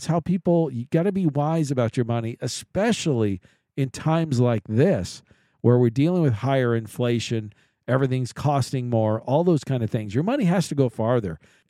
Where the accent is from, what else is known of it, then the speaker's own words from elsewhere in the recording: Kansas City, Missouri, United States; my hometown is Kansas City, and I feel terrible for what happened to those people there.